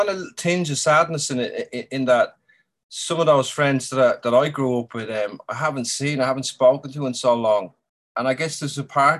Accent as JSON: {"language": "English", "town": "Dublin", "region": "Leinster", "country": "Ireland", "tie": "born or raised there", "lives_now": "Australia", "said": "Dublin, yeah, I grew up in Dublin, Ireland, so."}